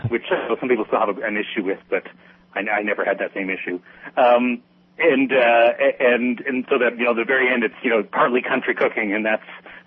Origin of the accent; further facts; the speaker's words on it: Canada; I was in Canada and I was born and raised in Canada.